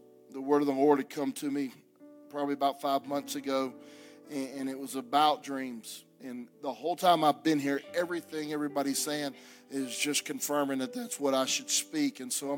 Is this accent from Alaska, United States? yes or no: no; Alabama, United States; moved away as an adult; now in Mexico; I have been in Mexico with my family for the last 19 years. I am from Alabama.